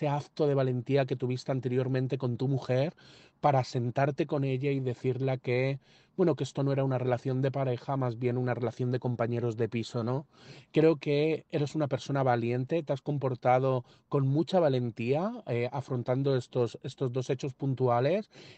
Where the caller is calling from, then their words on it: Madrid, Community of Madrid, Spain; de Madrid